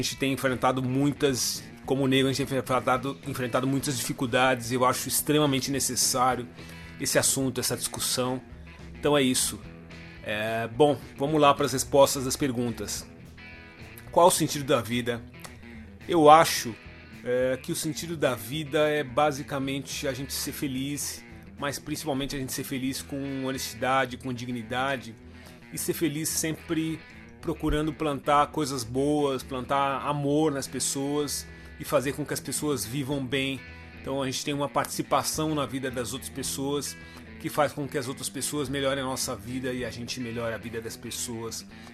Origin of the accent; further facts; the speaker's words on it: São Paulo, Brazil; eu sou paulistano, jornalista